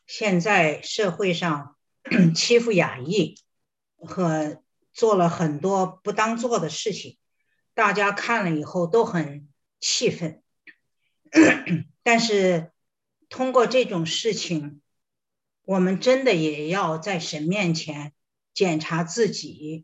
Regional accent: China; now in United States; 我们中国人不做义工，很少去参与美国的这些福利的事情中间去当义工，好像我们来就是该享受的，不该付出的

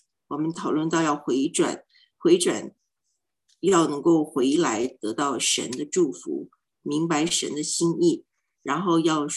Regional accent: China; 改名其实跟我们中国人这个取名有深厚的情意

